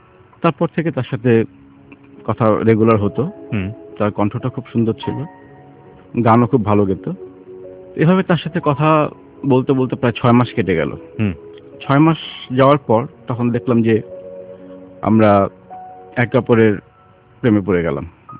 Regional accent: Dhaka, Dhaka Division, Bangladesh; আমার জন্ম ঢাকাতেই, বাবা গভর্নমেন্ট জব করতেন, সেই হিসেবে মতিঝিল এজিবি কলোনিতে বড় হয়ে ওঠা। পড়াশোনা করেছি মতিঝিল মডেল হাই স্কুল।

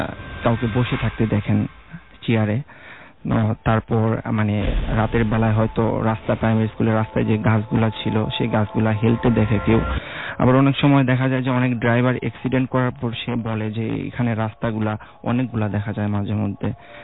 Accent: Dhaka, Dhaka Division, Bangladesh; এসেছি ধানমন্ডি থেকে।

